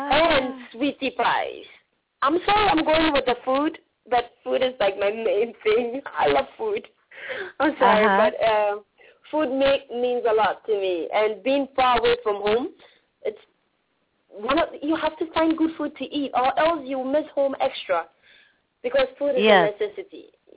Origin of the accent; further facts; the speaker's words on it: Ghana; And I come from Ghana. Ghana is an English-speaking country.